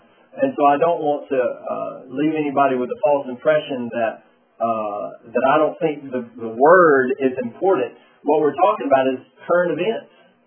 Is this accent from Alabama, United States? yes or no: yes; Alabama, United States; First of all, I am from Alabama, and I know that sometimes us Southerners talk way too fast for you people up here in the North.